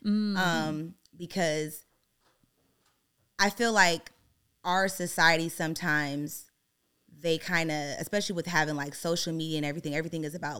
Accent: Compton, California, United States; Well, I am from Compton, California.

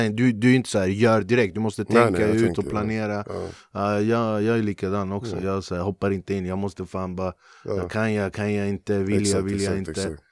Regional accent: Flemingsberg, Stockholm County, Sweden; jag är från Grantorp, Flemingsberg.

